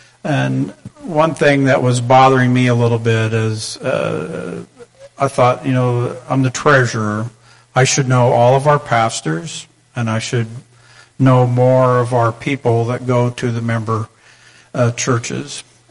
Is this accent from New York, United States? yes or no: no; Illinois, United States; I live in just north of Fairview, Illinois, and I grew up in Fulton County. So it was to retire was coming back home.